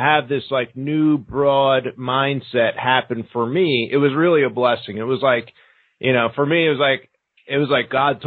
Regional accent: United States; Because I grew up in the United States and I took it for granted.

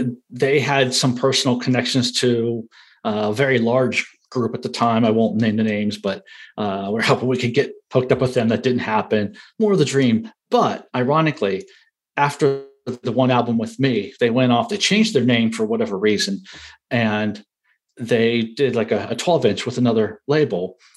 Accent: Baltimore, Maryland, United States; But I grew up in Baltimore, so I'm an Orioles fan

